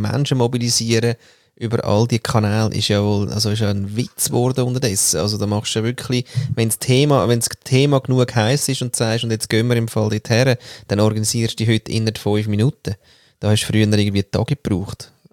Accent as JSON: {"language": "German", "country": "Austria", "said": "ich bin Österreicher und Jahrgang 1947"}